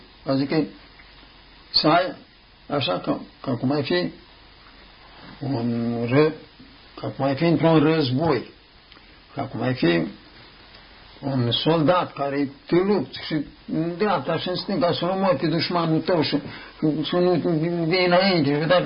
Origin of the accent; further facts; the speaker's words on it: Romania; Noi, ca români născuți în țara noastră